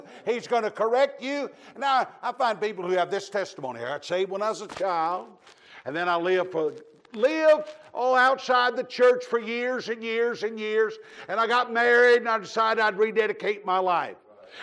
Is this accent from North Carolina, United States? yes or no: yes; North Carolina, United States; You know that, now I'm from North Carolina. I know y'all pronounce things different than